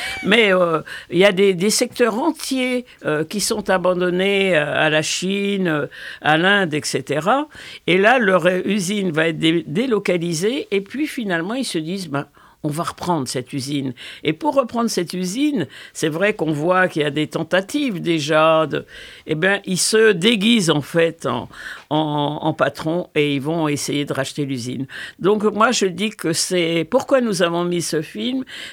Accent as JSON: {"language": "French", "region": "Antilles", "country": "France", "said": "Écoutez, moi, je suis originaire des Antilles."}